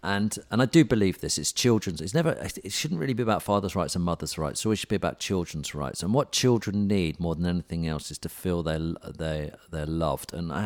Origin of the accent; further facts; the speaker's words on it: United Kingdom; Yeah, that's because we're British, though, isn't it?